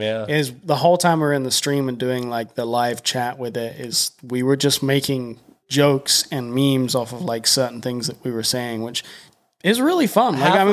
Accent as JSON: {"language": "English", "country": "United Kingdom", "moved": "yes", "said": "They know that I'm British and I've been here for a while."}